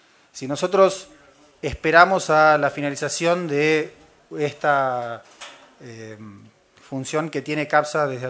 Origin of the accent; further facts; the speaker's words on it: Bariloche, Río Negro, Argentina; soy nacido y criado en Bariloche y criado en el cerro fundamentalmente